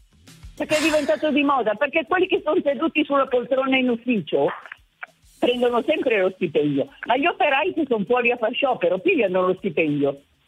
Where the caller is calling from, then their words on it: Lombardy, Italy; Siamo dalla Valgerola in provincia di Sondrio.